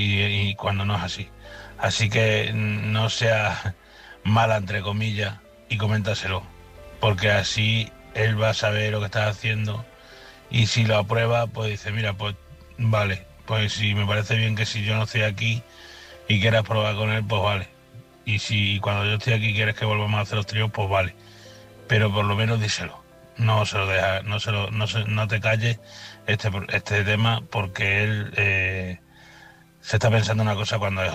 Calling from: Badajoz, Extremadura, Spain; corresponsal de Badajoz.

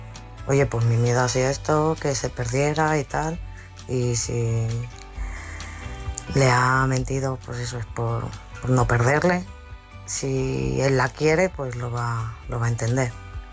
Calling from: Madrid, Community of Madrid, Spain; de Madrid

